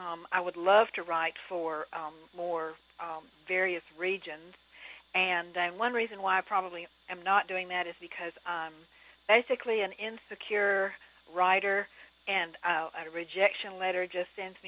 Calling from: Alabaster, Alabama, United States; I'm calling from Alabaster, Alabama.

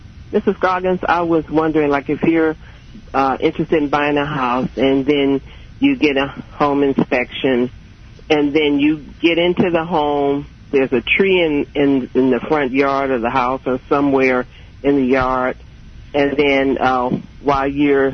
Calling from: North Kansas City, Missouri, United States; I'm calling from North Kansas City.

